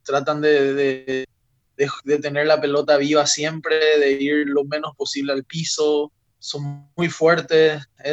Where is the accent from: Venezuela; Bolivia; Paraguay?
Paraguay; now in Germany; vino a Alemania, en el país, en mi país, en Paraguay